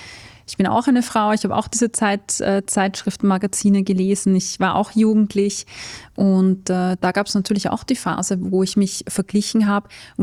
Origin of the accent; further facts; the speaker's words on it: Salzburg, Austria; Ich bin in Salzburg aufgewachsen, da ist immer so eine sehr starke Ballsaison gewesen.